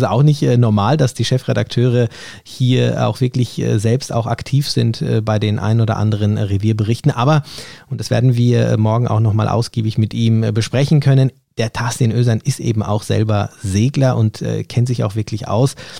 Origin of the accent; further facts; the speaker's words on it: Cologne, North Rhine-Westphalia, Germany; Wir sind beide aus Köln, haben uns aber erst hier kennengelernt.